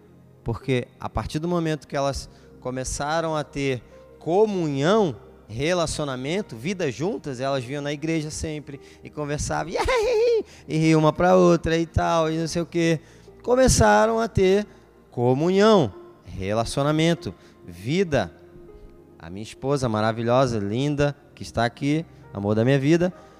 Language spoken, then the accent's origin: Portuguese; Rio de Janeiro, Brazil; É diferente do que é uma tia minha que eu cresci junto lá no Rio.